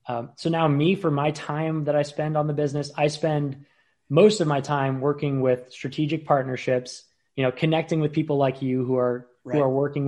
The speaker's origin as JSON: {"language": "English", "town": "Tarpon Springs", "region": "Florida", "country": "United States", "tie": "born or raised there", "also_born_or_lived": "Indiana / Chicago", "said": "Yeah, I grew up in Tarpon Springs."}